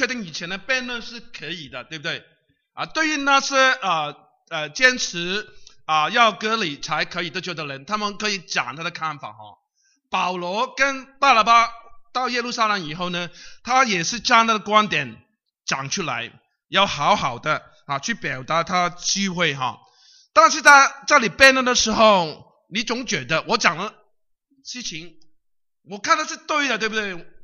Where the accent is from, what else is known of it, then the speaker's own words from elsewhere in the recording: Guangdong, China; 因为我是广东人。